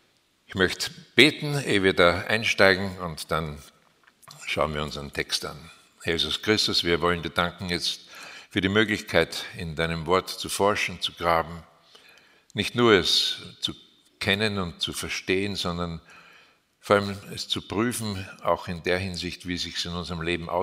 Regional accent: Linz, Upper Austria, Austria; born there; Baujahr 1950, gebürtig in Linz in Oberösterreich. Ich bin in sehr prekären Verhältnissen aufgewachsen.

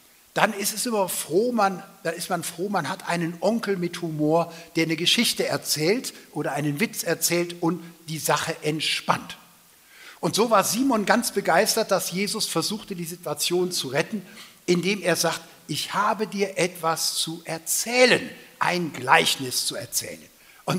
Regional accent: Rhineland, Germany; das musste ich als Rheinländer erst üben

